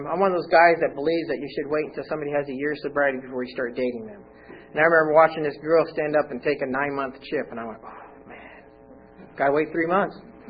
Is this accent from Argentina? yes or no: no; California, United States; And I'm Californian pure and through my whole, you know, dude is my name for everybody.